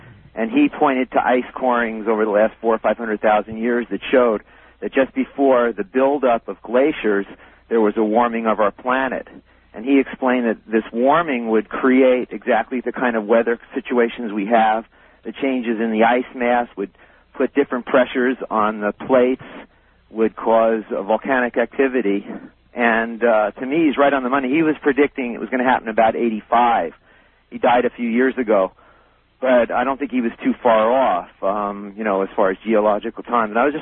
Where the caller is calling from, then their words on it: Kona, Hawaii, United States; I'm calling you from Kona on the slopes of Mauna Loa, our active volcano over here.